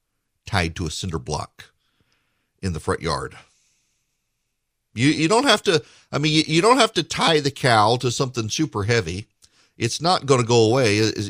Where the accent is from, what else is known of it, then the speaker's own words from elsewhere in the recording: Louisiana, United States; also born or lived in Dubai; I grew up in rural Louisiana. I grew up in Dubai, but we'd come home during the summer. Then I moved back to Louisiana